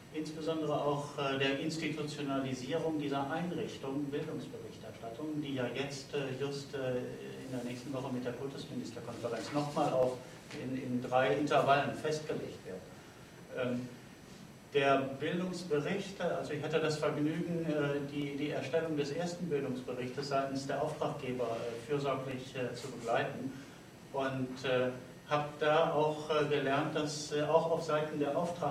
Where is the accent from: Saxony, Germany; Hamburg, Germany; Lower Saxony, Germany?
Hamburg, Germany; Ich komme aus Hamburg